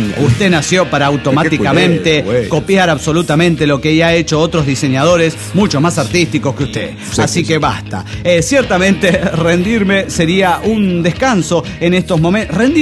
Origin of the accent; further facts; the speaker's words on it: Coatzacoalcos, Veracruz, Mexico; de Coatzacoacos.